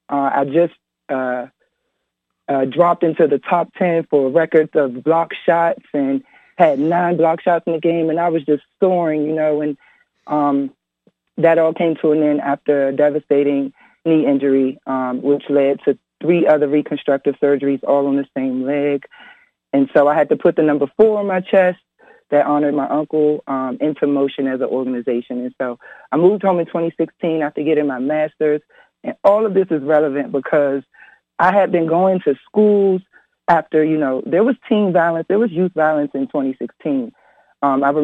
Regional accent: Washington, District of Columbia, United States; Which I was born and raised in Northwest.

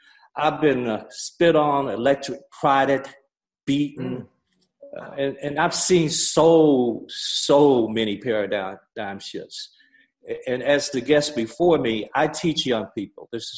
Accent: Gaston, Alabama, United States; I grew up in Gaston, Alabama, 1952. I never went to a Black school.

